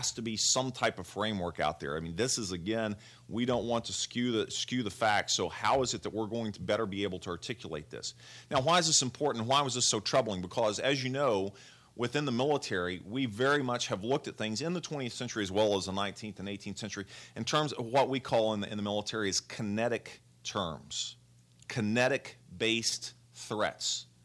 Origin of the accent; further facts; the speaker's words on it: the South, United States; I grew up in the South